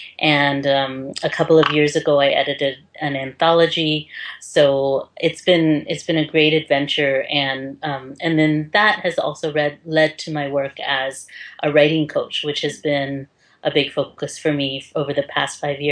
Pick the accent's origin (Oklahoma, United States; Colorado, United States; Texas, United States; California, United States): California, United States; San Francisco; Yes, I was born in San Francisco and mostly have lived in the Bay Area.